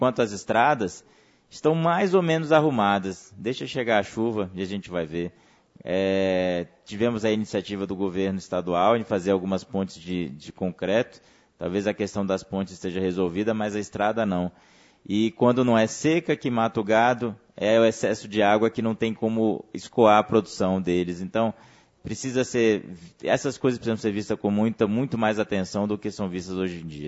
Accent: Northeast Region, Brazil; now in Distrito Federal, Brazil; Sou nordestino com muito orgulho, tá? E hoje estou aqui na região do norte, em torno norte do DF e nordeste goiano.

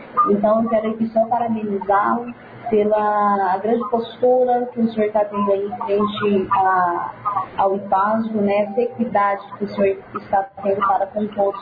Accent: Campos Belos, Goiás, Brazil; E quando for lá na minha cidade, no Campos Belos, tá?

